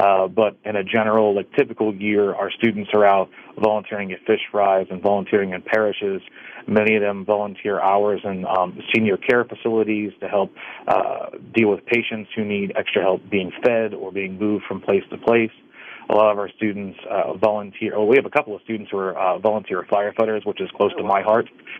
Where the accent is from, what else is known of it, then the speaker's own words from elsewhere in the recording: Dravosburg, Pennsylvania, United States; So I grew up in Dravosburg, went to St. Joe's in Port View, and on to Sarah Catholic.